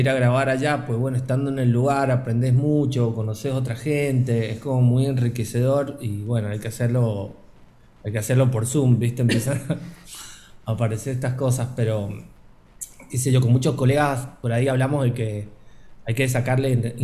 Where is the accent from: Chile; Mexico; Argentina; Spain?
Argentina; San Juan; nosotros somos muy sanjuaninos los dos.